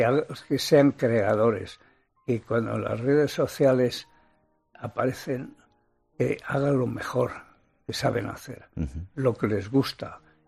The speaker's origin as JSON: {"language": "Spanish", "country": "Spain", "said": "Y cuando es todo una España, somos todos españoles"}